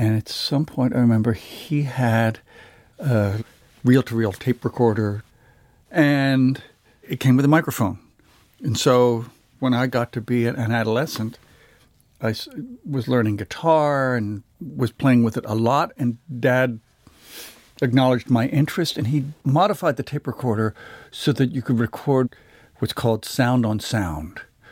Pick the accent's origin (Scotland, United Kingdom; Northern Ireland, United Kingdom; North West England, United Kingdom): Scotland, United Kingdom; accent: Scottish; now in United States; Yes. Oh, yeah. I had an accent as well, but lost it when